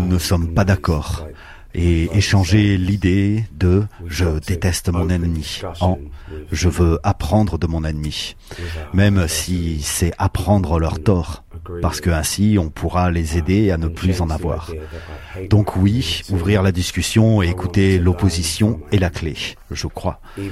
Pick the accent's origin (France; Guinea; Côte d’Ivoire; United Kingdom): United Kingdom; Wales; French is a second language; pas définitivement anglais, je suis Welsh, donc bon.